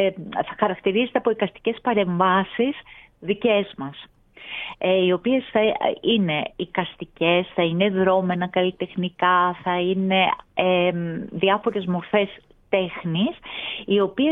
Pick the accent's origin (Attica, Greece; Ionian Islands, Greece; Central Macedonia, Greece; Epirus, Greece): Attica, Greece; Nikaia; Εγώ είμαι από την Νίκαια, γέννημα Φρέμα της περιοχής